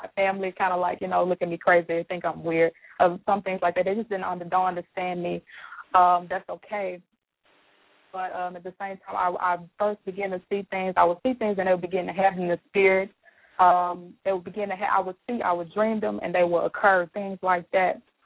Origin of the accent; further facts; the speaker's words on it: Marianna, Arkansas, United States; I'm from Arkansas. I'm from a little town in Arkansas called Marianna. It's about an hour from Memphis.